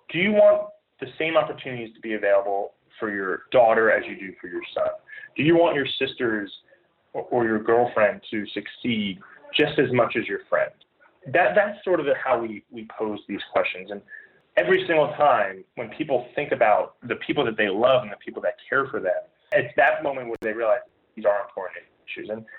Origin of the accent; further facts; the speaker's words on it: New Jersey, United States; I grew up in New Jersey, went to undergraduate at Johns Hopkins University in Baltimore, worked for several years in Washington, D.C. doing management consulting